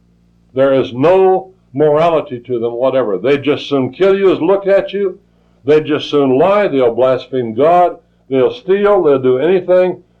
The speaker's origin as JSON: {"language": "English", "town": "Windsor", "region": "Colorado", "country": "United States", "tie": "born there", "said": "We had an old man in our town. I was born in Windsor, Colorado"}